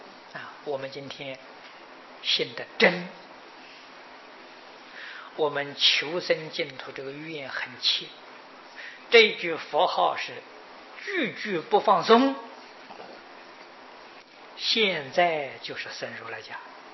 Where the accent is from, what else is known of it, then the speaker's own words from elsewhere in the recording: China; 亚特兰大那个地方我们中国人很多啊